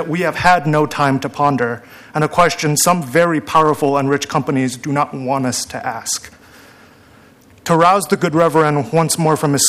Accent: Hawaii, United States; I grew up in Hawaii.

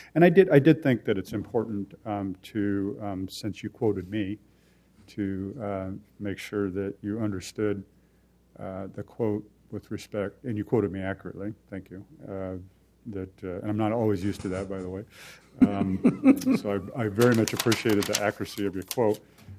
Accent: Portland, Oregon, United States; I was born and raised in Portland, and sometimes I thought when I first got elected to council I was doing what the Portland way was

